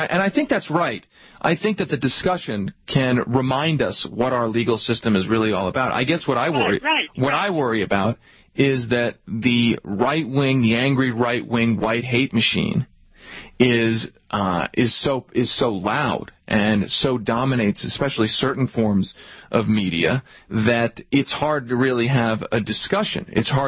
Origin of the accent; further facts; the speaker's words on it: United States; It embarrasses me as an American